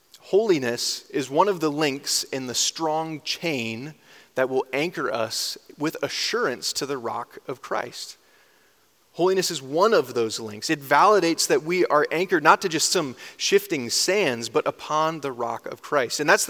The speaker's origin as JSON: {"language": "English", "region": "Michigan", "country": "United States", "said": "I'm from Michigan originally. If you don't know that fact about me yet, I'm sorry I've let you down. It's usually pretty quick to come out of my mouth. I really love the state of Michigan. I'm a Michigander at heart."}